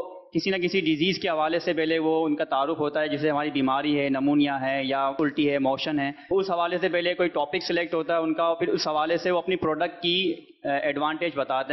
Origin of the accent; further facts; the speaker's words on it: Hyderabad, Sindh, Pakistan; اور میں ڈاکٹر مجلس سے ہوں اور حیدرآباد سے تعلق ہے، چائلڈ اسپیشلسٹ ہوں۔